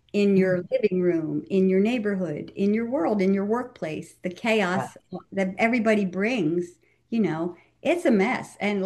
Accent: Philadelphia, Pennsylvania, United States; I think it's because I grew up in Philly, where they're hilarious. We're hilarious people, right? And Italians are very loud and very funny.

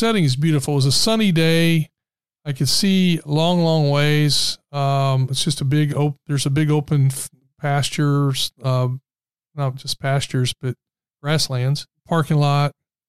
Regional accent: Muncie, Indiana, United States; But growing up in Muncie, Indiana, there was a Taco Tico on the south side of town.

